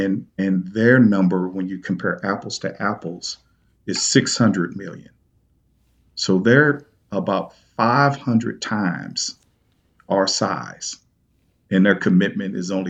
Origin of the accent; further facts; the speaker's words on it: East St. Louis, Illinois, United States; some of the communities I'll use in my hometown, East St. Louis and North City in St. Louis as an example